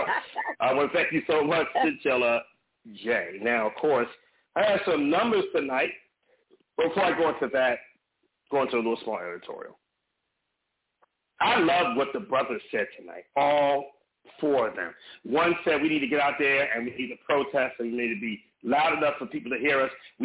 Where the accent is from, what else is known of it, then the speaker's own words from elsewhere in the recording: Compton, California, United States; I used to, you know, be that young man, you know, growing up in Compton, California, you know, growing up in Crip Set, gang banging.